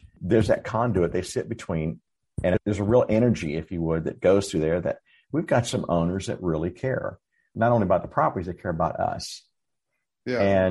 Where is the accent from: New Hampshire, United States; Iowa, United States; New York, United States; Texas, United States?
Texas, United States; Dallas; now in San Antonio, United States; And for us in Texas, it's the growth. I grew up in Dallas and I moved to San Antonio in 2008 after I sold my third software company.